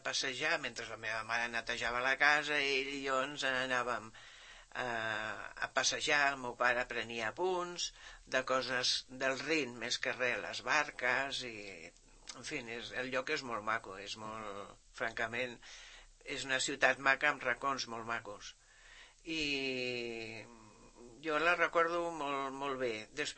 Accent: Mainz, Rhineland-Palatinate, Germany; Mira, jo sóc de Mainz, que és la ciutat que fins ara aquests últims anys ningú la coneixia.

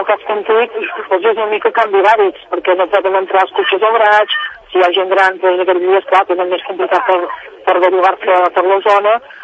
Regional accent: Vic, Catalonia, Spain; Vic és una ciutat històricament capital de comarca, per nosaltres som la capital de la Catalunya Central, i per suposar que és una ciutat de mercat

